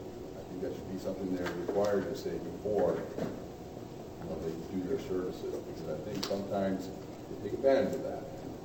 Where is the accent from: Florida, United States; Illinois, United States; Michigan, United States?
Michigan, United States; I'm from Muskegon County.